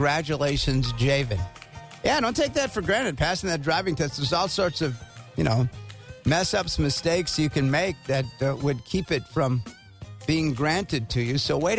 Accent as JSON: {"language": "English", "town": "Wauwatosa", "region": "Wisconsin", "country": "United States", "tie": "born or raised there", "also_born_or_lived": "Milwaukee", "said": "I was just before being 8 years old, we moved from Milwaukee to Wauwatosa, and I can still remember him settling in Milwaukee."}